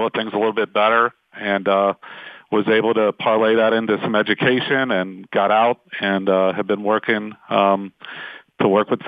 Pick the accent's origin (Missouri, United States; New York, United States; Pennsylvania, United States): Pennsylvania, United States; Brookline; So I was a kid. I grew up in Brookline. Went to Brashear High School. Did the whole city thing. Loved this area.